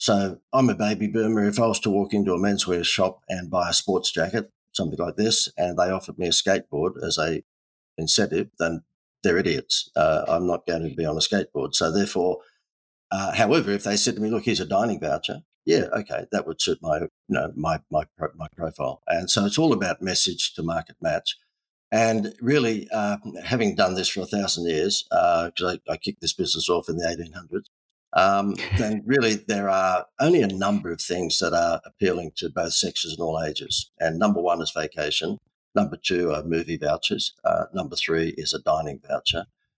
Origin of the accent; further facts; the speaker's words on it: Australia; as you can tell from my accent, I'm down under.